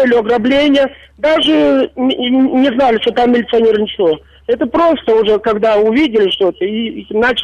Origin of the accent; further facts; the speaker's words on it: Moldova; Я молдаванин сам.